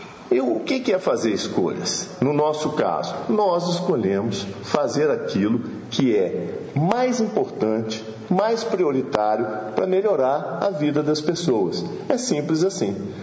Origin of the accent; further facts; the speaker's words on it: Minas Gerais, Brazil; Mas nós não, nós somos montanheses, nós somos de Minas.